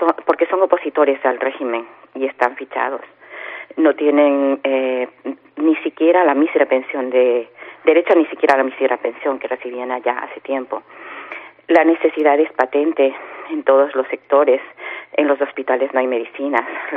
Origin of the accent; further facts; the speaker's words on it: Venezuela; moved away as an adult; now in Spain; Hace 25 años estoy casada con un español. Mis hijos son españoles, pero procedo de Venezuela.